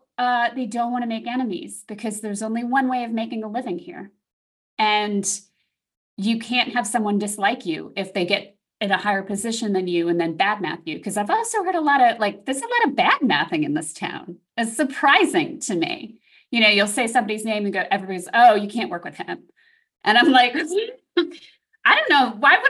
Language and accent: English; Brooklyn, New York, United States; And like, I was from New York, you know, in Brooklyn. And I get here and people are like